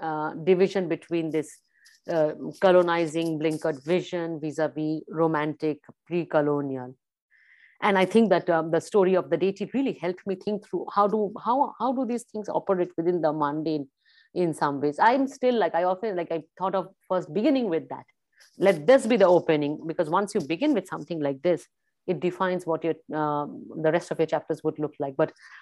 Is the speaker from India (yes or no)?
yes; Kolkata, West Bengal, India; when I was growing up in Calcutta